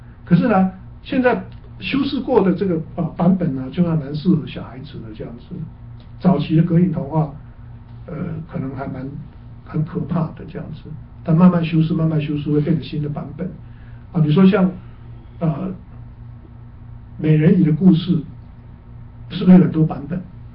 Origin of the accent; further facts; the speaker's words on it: China; 比如说我们中国人讲盘古开天